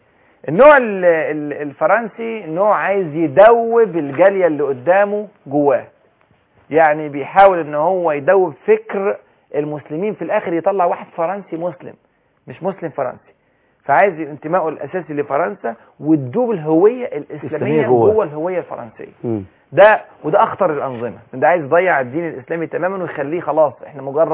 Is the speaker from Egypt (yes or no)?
yes; Egypt